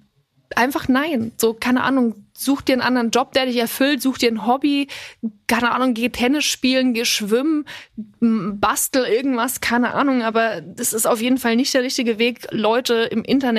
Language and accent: German; Bavaria, Germany; Und wie gesagt, also ich hatte trotzdem eine wunderschöne Kindheit, eine ganz, ganz tolle Jugend in Bayern, in dem Dorf, wo ich aufgewachsen bin.